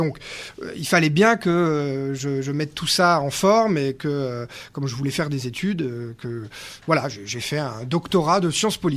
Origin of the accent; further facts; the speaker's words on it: Juan-les-Pins, Provence-Alpes-Côte d'Azur, France; Très clairement, j'ai grandi à Juan-les-Pins une partie de l'année pendant 20 ans.